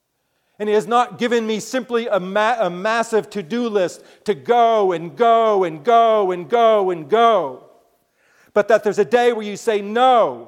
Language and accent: English; Midland Park, New Jersey, United States; So that I grew up in Midland Park, New Jersey, the home of Johnny Vandermeer, by the way.